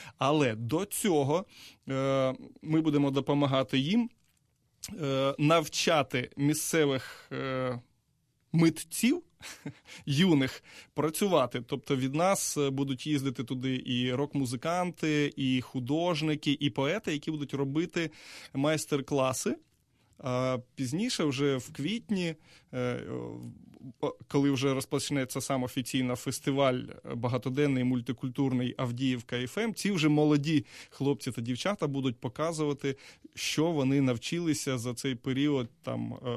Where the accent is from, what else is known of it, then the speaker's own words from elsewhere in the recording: Poltava, Poltava Oblast, Ukraine; Насправді, я її з дитинства співаю. Я сам з Полтави